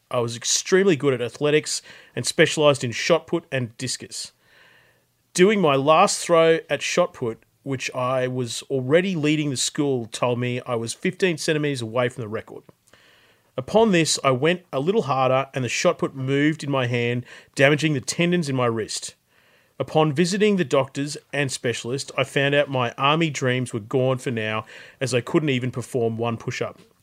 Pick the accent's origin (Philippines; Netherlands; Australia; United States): Australia; how I was brought up in Australia.